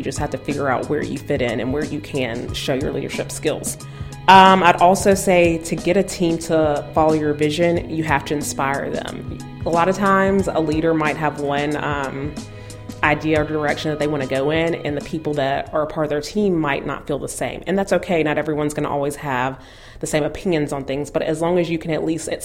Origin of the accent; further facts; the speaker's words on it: Jackson, Mississippi, United States; I'm from Jackson, Mississippi, and my mother was in Junior League of Jackson and was actually president of her chapter.